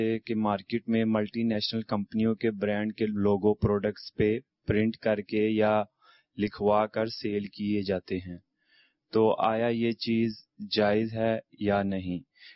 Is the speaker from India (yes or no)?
no; Lahore, Punjab, Pakistan; میرا تعلق لاہور سے ہے.